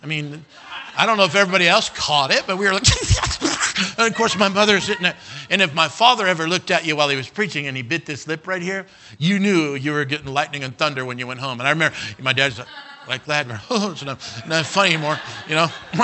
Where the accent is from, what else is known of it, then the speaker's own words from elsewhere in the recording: Wyoming, United States; Not from California. Missionary to California, all right? I'm from Wyoming.